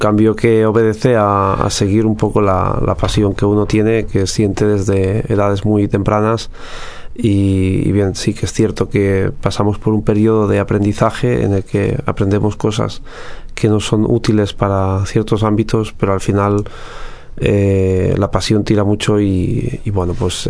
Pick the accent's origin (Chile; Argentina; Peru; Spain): Spain; first language Catalan; Spanish is a second language; en castellano, catalán, mi lengua materna, y en inglés.